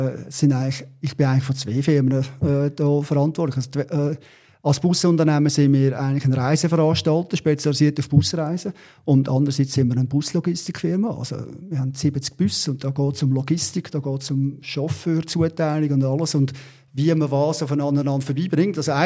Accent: Switzerland; weil bei uns in der Schweiz haben wir nach 2, 3, 4 Monaten schon bald nicht mehr gewusst, dass es eigentlich mal so eine Pandemie war.

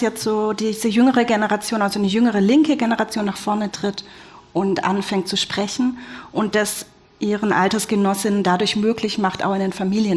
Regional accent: Baden-Württemberg, Germany; ich bin Schwäbin

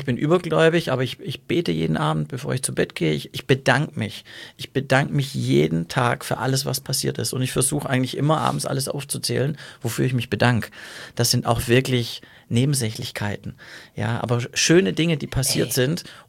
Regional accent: Baden-Württemberg, Germany; Ich bin Schwabe, weißt du?

